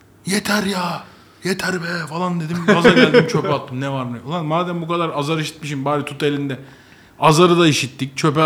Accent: Ankara, Turkey; Yeni mahallede büyüdüm Ankara'da. Zaten herkes memur çocuğu, fakir çocuğu.

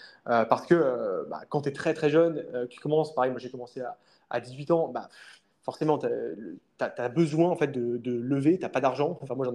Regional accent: Lyon, Auvergne-Rhône-Alpes, France; Lyon? Moi aussi, bah

